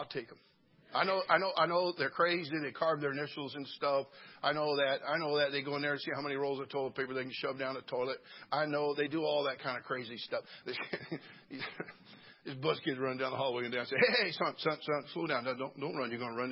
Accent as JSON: {"language": "English", "town": "Pittsburg", "region": "California", "country": "United States", "tie": "born or raised there", "said": "Eddie Hart was from my hometown, Pittsburgh, California."}